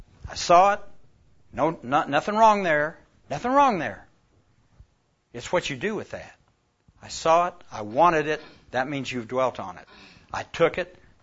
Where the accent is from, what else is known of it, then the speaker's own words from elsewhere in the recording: Oklahoma, United States; Now, for an old boy that was born and raised in Oklahoma, you know, and Lake Overhoser is about the biggest body of water I've ever been around.